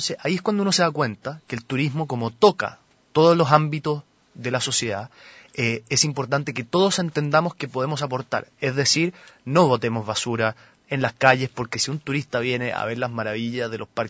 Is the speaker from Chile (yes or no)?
yes; Chile; Es un concepto que nosotros tenemos que adoptar como chilenos.